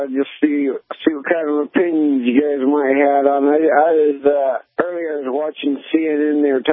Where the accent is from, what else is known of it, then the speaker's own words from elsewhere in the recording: West Coast, United States; I'm originally from the West Coast.